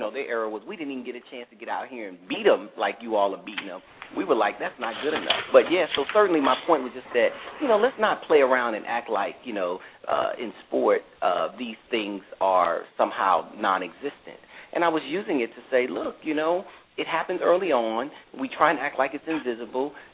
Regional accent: St. Louis, Missouri, United States; I'm from North St. Louis, and so St. Louis, like many cities, pretty racially segregated

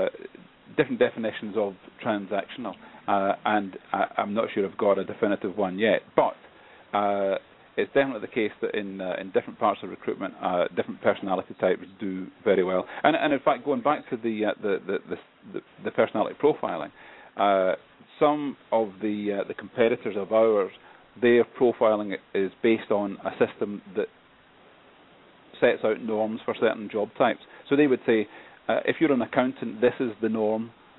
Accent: Scotland, United Kingdom; I'm Scottish. I'm not big on the royal family.

